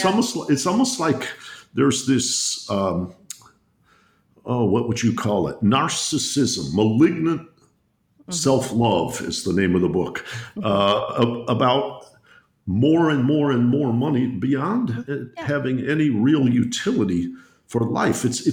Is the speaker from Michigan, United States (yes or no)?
yes; Detroit, Michigan, United States; When I was young, growing up in Detroit, one of the men that taught me baseball was named Dwayne Peterson.